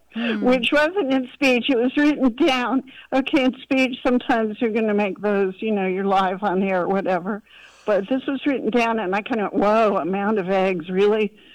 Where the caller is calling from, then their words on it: Crete, Greece; I'm calling from Crete, which is the southernmost island of Greece.